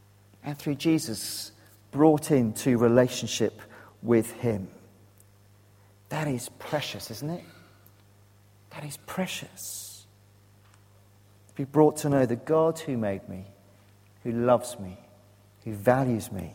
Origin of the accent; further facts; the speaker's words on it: Wales, United Kingdom; I love a good cry. I'm a Welshman. I can weep at most things.